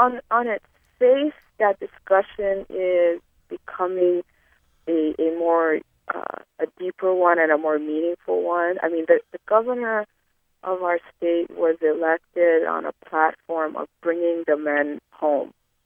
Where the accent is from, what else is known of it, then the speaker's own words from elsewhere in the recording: Hawaii, United States; I am Native Hawaiian